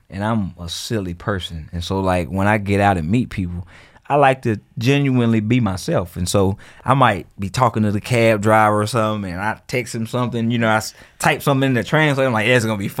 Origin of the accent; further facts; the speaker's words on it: the South, United States; accent: Southern; Yeah, it'd be funny because I still have my Southern accent, so people they be laughing at me.